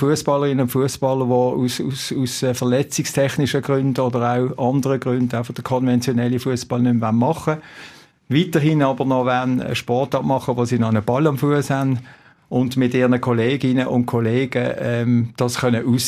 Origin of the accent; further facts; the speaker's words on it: Switzerland; bei uns in der Schweiz